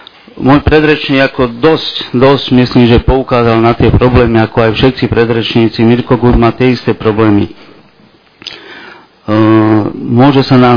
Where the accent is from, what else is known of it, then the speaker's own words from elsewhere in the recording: Drážovce, Nitra Region, Slovakia; Som rodený Drážovčan, žijúci na Zobore.